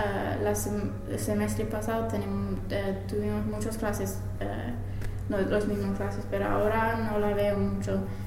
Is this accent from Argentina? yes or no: no; England, United Kingdom; Spanish is a second language; También mis amigas de mi pueblo en Inglaterra quieren venir, claro, porque tienen alojamiento gratis